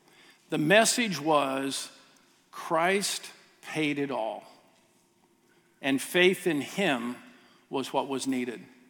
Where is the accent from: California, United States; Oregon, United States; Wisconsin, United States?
Oregon, United States; I recognized that I grew up in Oregon. And if you haven't been in Oregon, in the Willamette Valley, it is absolutely beautiful.